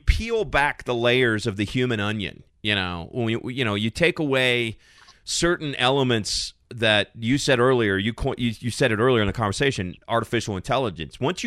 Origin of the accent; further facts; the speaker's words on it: Kentucky, United States; having grown up on an Indian reservation, we used to joke because you know I come from Kentucky, where you know we know there's a lot of rednecks, and my family, my people are all country people.